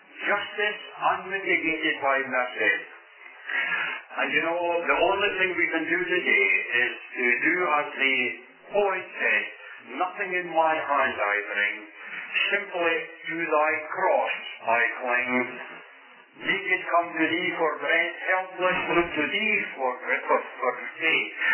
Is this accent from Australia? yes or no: no; Scotland, United Kingdom; born there; when I was born in Scotland